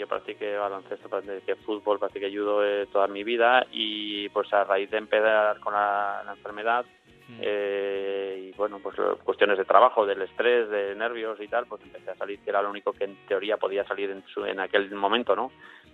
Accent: Zaragoza, Aragon, Spain; Sí, somos de Zaragoza.

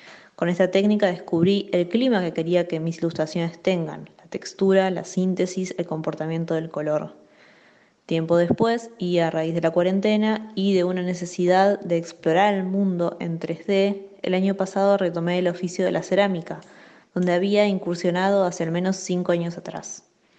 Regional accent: Rafael Calzada, Buenos Aires Province, Argentina; now in Buenos Aires, Argentina; soy de Buenos Aires, Argentina. Crecí en Rafael Calzada, una localidad al sur de la provincia de Buenos Aires y actualmente resido en Capital Federal.

